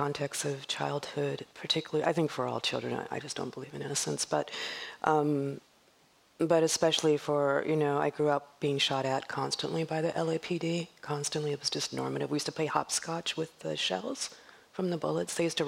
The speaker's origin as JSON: {"language": "English", "town": "Compton", "region": "California", "country": "United States", "tie": "born or raised there", "said": "you know, I grew up in Compton"}